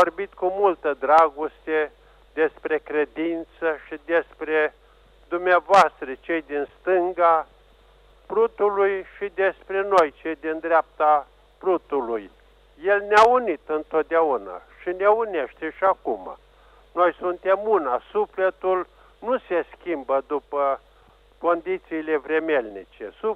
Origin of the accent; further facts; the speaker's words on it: Romania; eu, ca român și patriarh al Bisericii noastre Ortodoxe Române